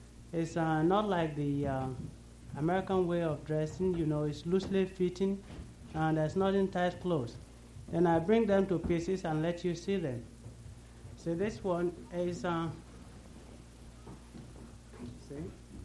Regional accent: Nigeria; moved away as an adult; I'm from Nigeria, West Africa. I've been in this country for about 6 years, so you know that I'm still as much as African as possible.

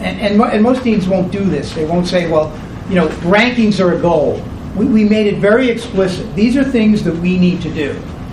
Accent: Brooklyn, New York, United States; But I grew up in Brooklyn, and I went to public high school in Brooklyn

